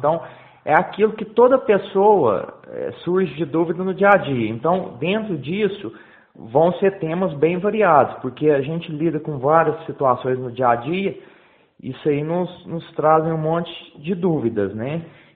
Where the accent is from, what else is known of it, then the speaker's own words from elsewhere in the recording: Campo Belo, Minas Gerais, Brazil; eu sou natural de Campo Belo, meus pais residem em Campo Belo